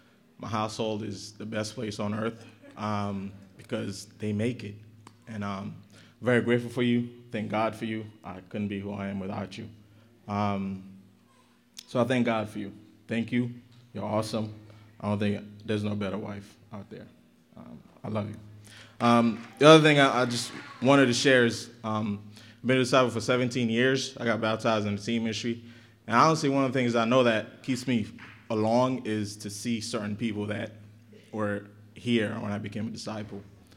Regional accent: Brooklyn, New York, United States; I am Haitian from Brooklyn.

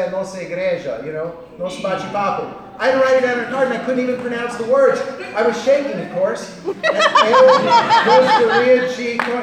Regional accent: Montana, United States; Have you noticed I'm white? Africa, have you noticed? I'm wearing cowboy boots. I'm from Montana.

